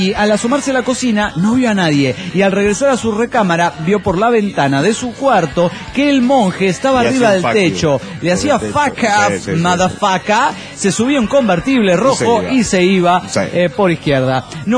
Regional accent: Cusco, Peru; de Cusco, Perú.

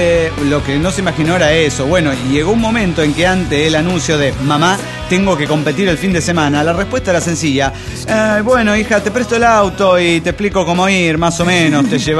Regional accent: Guadalajara, Jalisco, Mexico; now in Aguascalientes, Mexico; Yo soy originario de Guadalajara y hace un par de años tuve una propuesta de trabajo que me hizo moverme hacia Aguascalientes.

